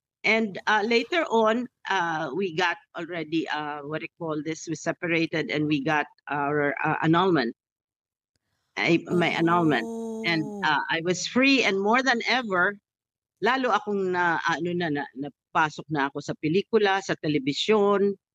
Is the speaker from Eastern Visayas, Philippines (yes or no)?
no; Iloilo, Western Visayas, Philippines; So sa Iloilo ako lumaki ng elementary.